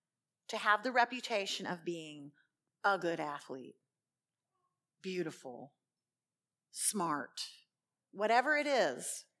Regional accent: the South, United States; also born or lived in Los Angeles, United States; I'm a Southerner. I can say that.

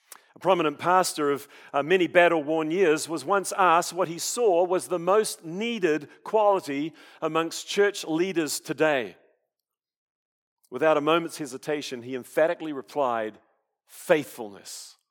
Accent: New Zealand; now in United States; And that preaching came with great effect, even in my home country of New Zealand.

